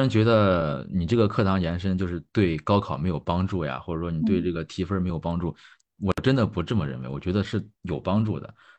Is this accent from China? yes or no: yes; China; 可能咱作为中国人也不是特别习惯，